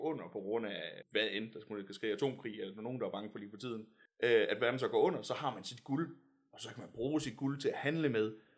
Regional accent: Zealand, Denmark; nu er jeg nede fra Sydsjælland, og man plejer at joke med, at vi er toppen af de norske fjelle

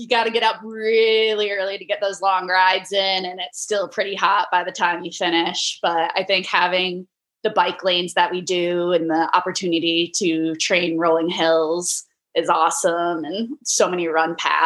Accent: Illinois, United States; I grew up in the Chicago suburbs.

